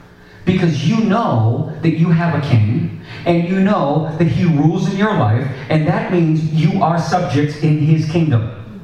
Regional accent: Canada; I'm French Canadian myself

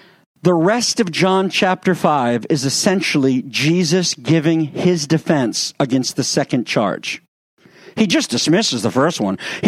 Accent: United States; Being a jaded American, as I am, growing up on Perry Mason in Colombo

